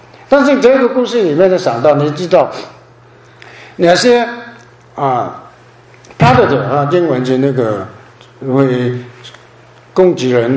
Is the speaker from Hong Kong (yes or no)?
yes; New Territories, Hong Kong; 我在香港新界那个长大的很多的狗那个